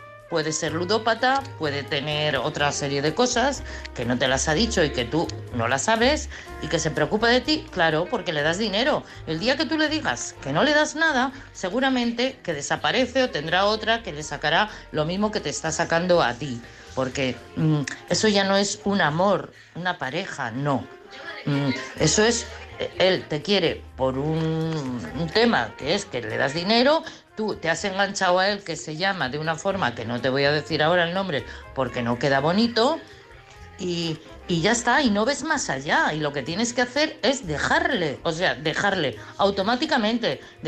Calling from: Madrid, Community of Madrid, Spain; de Madrid.

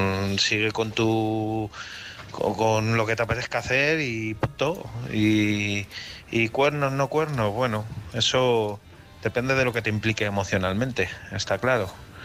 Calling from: Madrid, Community of Madrid, Spain; de Madrid.

